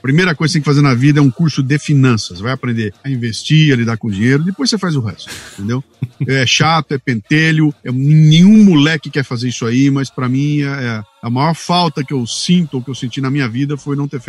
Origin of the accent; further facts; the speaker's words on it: Bauru, São Paulo, Brazil; eu também falo porta, porco. É, eu sou de Bauru. Eu tenho ali um que caipira, então o agronegócio no fundo tá na minha veia.